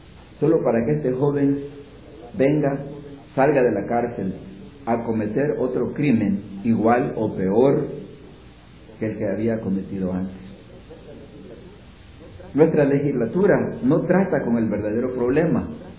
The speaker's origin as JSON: {"language": "Spanish", "country": "El Salvador", "said": "Pero allá en mi pueblo, yo soy salvadoreño, y allá en el campo"}